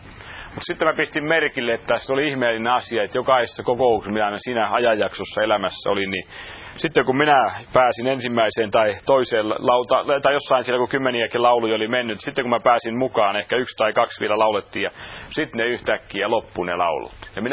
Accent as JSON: {"language": "Finnish", "region": "Tavastia", "country": "Finland", "said": "kun olen hämäläinen"}